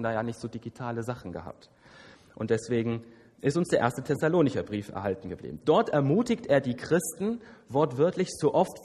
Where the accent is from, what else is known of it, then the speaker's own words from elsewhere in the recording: Manderbach, Hesse, Germany; born there; Ich stamme gar nicht so weit von hier, gebürtig aus Manderbach, Dillenburg. Ist ja auch so eine fromme Ecke.